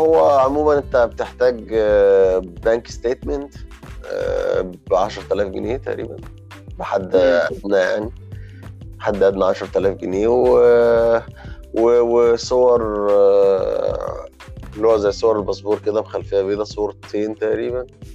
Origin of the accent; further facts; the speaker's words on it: Sharqia Governorate, Egypt; وانا من الشرقية.